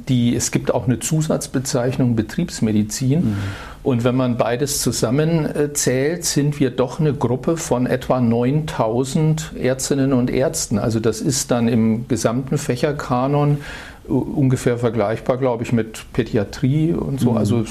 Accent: Erlangen, Bavaria, Germany; Ursprünglich komme ich aus Erlangen, habe in Bochum dann angefangen, ein Jahr Medizin zu studieren, konnte dann aber in die Heimat zurückwechseln

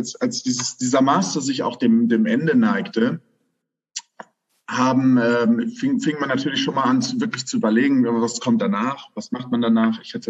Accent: Königstein, Hesse, Germany; Ich komme ursprünglich aus Königstein. Das ist ein ganz beschauliches Vorörtchen von Frankfurt am Main.

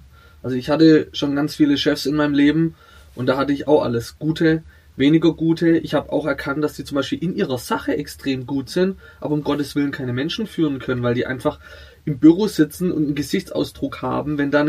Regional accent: Italy; Ich bin Italiener, in Italien ist es

